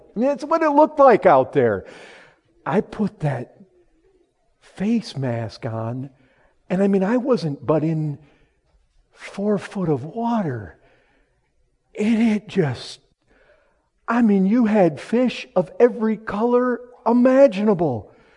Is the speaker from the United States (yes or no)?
yes; Michigan, United States; Listen, I grew up in Michigan. We had all these milkweed plants.